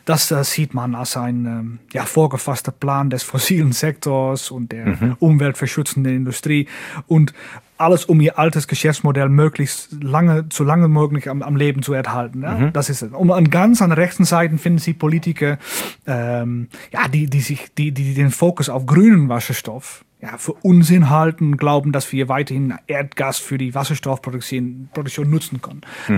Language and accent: German; Netherlands; German is a second language; Ja, in Holland haben wir einen Hafen, wir haben für Export und Import